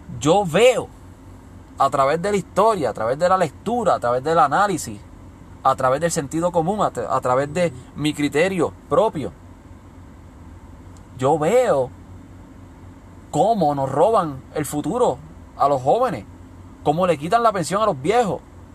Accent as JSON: {"language": "Spanish", "country": "Puerto Rico", "tie": "born or raised there", "said": "si yo vivo fuera de Puerto Rico, aun siendo puertorriqueño, yo no puedo opinar de los asuntos de la isla que amo, de la isla que me vio nacer, de la isla que me crió, de mi alma mater, donde estudié, donde trabajé, donde me crié"}